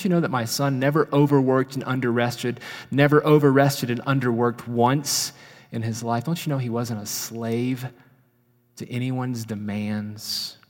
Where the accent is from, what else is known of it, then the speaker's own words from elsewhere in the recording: North Carolina, United States; It's from my home state of North Carolina.